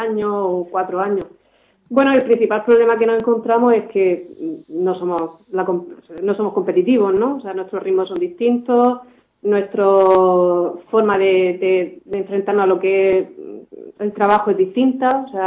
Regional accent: Cartagena, Region of Murcia, Spain; born there; Bueno, yo nací en Cartagena, entonces, bueno, en Murcia he vivido tiempo, luego estuve viajando, he estado moviéndome y viviendo en diferentes lugares, y en Murcia llevaré unos 4 o 5 años.

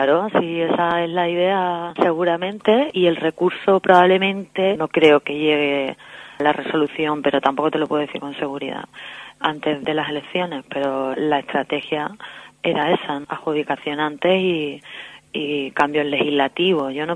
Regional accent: Seville, Andalusia, Spain; se hizo en Sevilla, que es de donde yo soy

